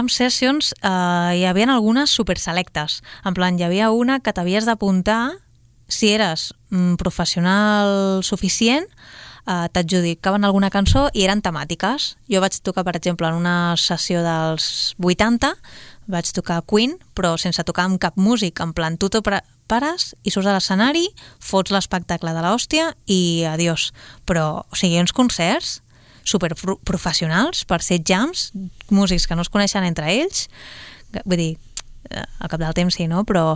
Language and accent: Catalan; Sabadell, Catalonia, Spain; Nosaltres som de Sabadell